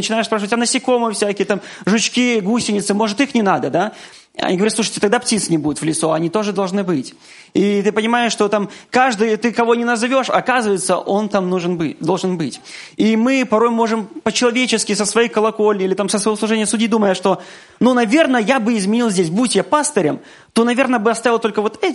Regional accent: Belarus; как истинные белорусы, просто впереди сидели, молчали, наблюдали за всем этим, да.

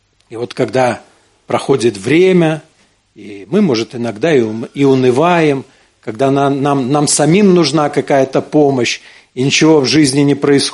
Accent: Belarus; мы, белорусы, сами по себе, да, скромные люди.

